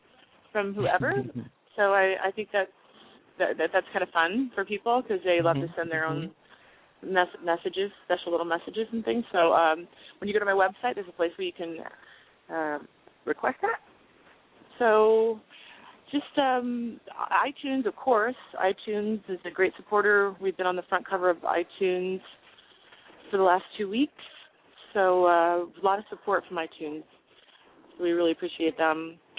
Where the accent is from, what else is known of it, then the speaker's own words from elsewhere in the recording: Tri-Cities, Washington, United States; I'm actually from Tri-Cities. I'm about 3 hours from there. Originally, that's where I'm from.